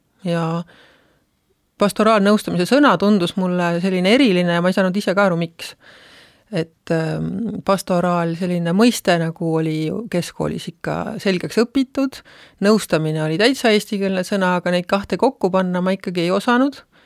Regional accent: Kernu, Harju County, Estonia; seal piirkonnas, kus ma pärit olen Harjumaalt. väikesest Kernu vallast, mida tänaseks enam ei ole, nüüd on see suures Aue valla osa

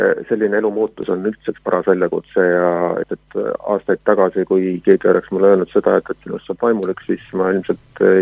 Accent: Tallinn, Harju County, Estonia; kuigi ma olen sündinud kasvanud Tallinnas

